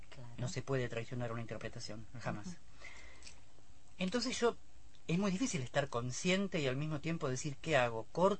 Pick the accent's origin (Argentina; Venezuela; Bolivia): Argentina; La Plata, Buenos Aires Province; born there; lo llevo por mi barrio, que es, sí, donde yo nací